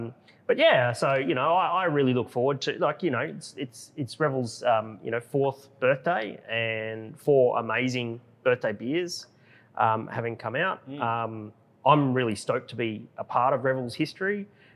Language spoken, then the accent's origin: English; Queensland, Australia; I'm originally from Queensland.